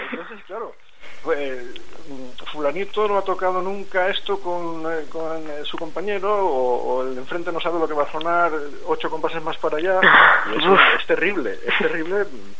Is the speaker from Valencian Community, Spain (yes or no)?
yes; Valencian Community, Spain; now in Burgos, Spain; Sí, yo soy saxofonista, uh-huh. Soy valenciano.